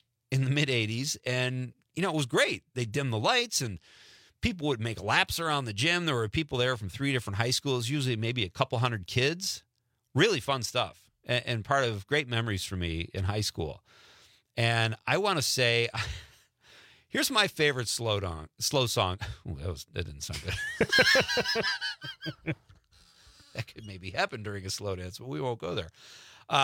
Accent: Marinette, Wisconsin, United States; Growing up in Marinette, we had a dance every weekend.

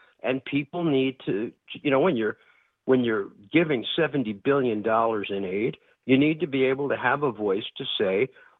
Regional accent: Bronx, New York, United States; born there; I'm Bronx born. I've been arrested in Russia. I'm banned from Russia.

